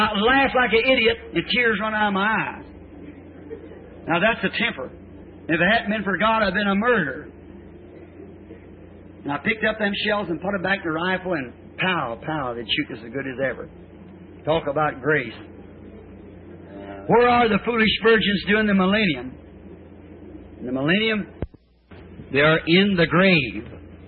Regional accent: Kentucky, United States; born or raised there

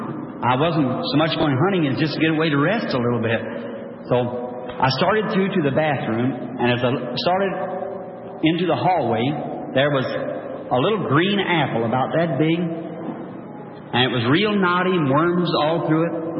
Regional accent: Kentucky, United States; born there; I was born in Kentucky.

